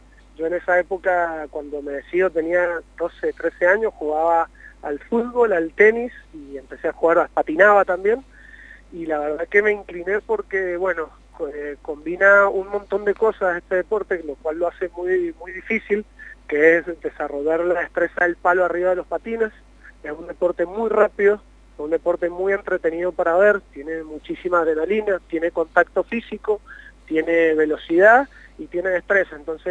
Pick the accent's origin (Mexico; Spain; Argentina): Argentina; todos somos argentinos